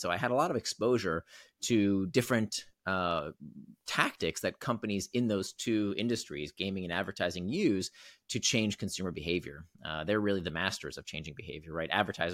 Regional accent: Florida, United States; now in Singapore; I grew up in the States. I grew up in Florida, but right now I'm in Singapore. I've been here for about 4 years

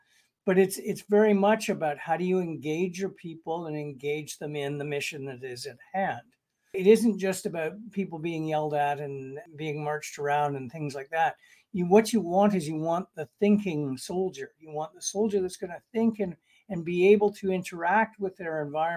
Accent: Canada; I guess, first and foremost, I'm a Canadian, so I apologize a lot.

